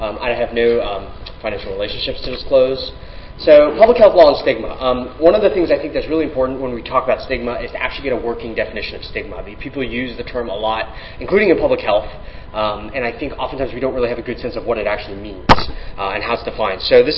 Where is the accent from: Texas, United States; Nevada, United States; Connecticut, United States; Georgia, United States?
Texas, United States; And full disclosure, I'm actually from Texas, okay?